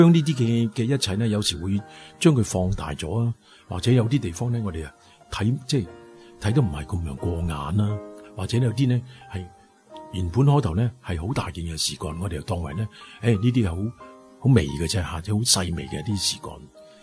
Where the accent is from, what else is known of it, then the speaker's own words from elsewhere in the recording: China; 我们中国人有句说话，即会说是有容乃大。